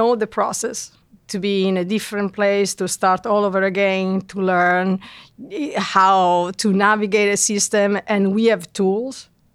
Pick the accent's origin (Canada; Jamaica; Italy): Italy; No, both of us. We were born and raised in Italy.